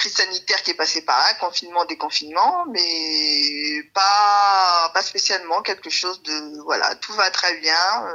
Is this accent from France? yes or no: no; Brazzaville, Republic of the Congo; also born or lived in Pointe-Noire; Alors moi j'ai grandi au Congo à Brazzaville, en Brazzaville et Pointe-Noire, c'est un petit pays à côté du l'ex-Zaïre pour ceux qui veulent se situer où ça se trouve.